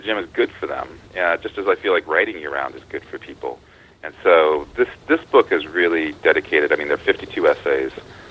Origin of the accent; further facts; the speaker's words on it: Oskaloosa, Iowa, United States; There is a family also in my hometown of Oskaloosa, Iowa, who has done NaNoWriMo together